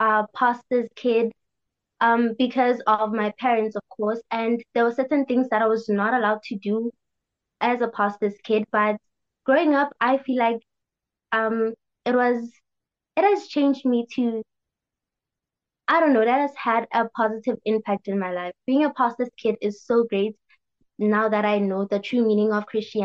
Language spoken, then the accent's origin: English; Rustenburg, North West, South Africa; I'm from Rustenburg in the Northwest Province.